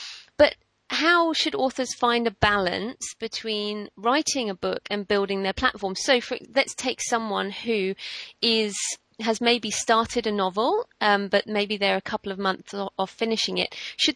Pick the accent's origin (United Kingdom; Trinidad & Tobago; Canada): United Kingdom; now in Australia; because I'm in Australia, obviously I'm British